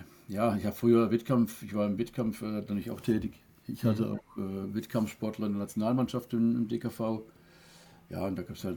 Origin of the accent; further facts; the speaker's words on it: Baden-Württemberg, Germany; Ich komme aus Aachen, in der schönen Ortenau im Schwarzwald.